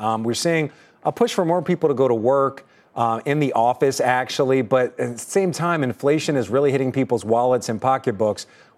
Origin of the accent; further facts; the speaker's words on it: Philadelphia, Pennsylvania, United States; I'm from Philadelphia, too.